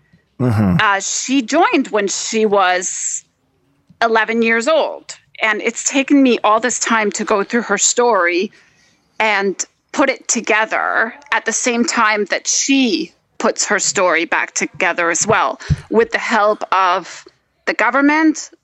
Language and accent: English; Toronto, Ontario, Canada; also born or lived in Colombia; I was the Colombian kid. We would summer back in Bogota. I spoke Spanish at home with my parents, even though I grew up in Toronto.